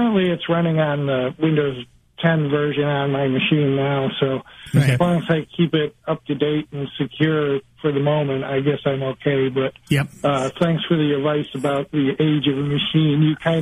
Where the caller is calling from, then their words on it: Churchville, New York, United States; From Churchville, New York.